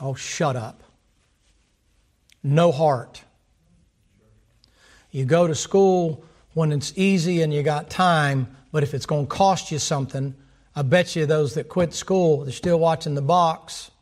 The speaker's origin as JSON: {"language": "English", "region": "the South", "country": "United States", "tie": "born or raised there", "said": "I was raised in the South. That's how they said it."}